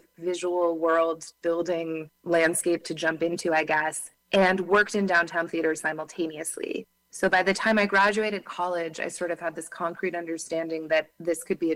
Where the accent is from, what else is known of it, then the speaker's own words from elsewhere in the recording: Boston, Massachusetts, United States; now in Paris, France; So I live in Paris now, but I grew up in Boston.